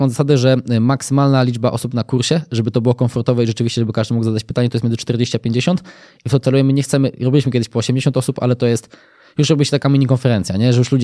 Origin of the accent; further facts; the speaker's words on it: Gdańsk, Pomeranian Voivodeship, Poland; ja jestem z Gdańska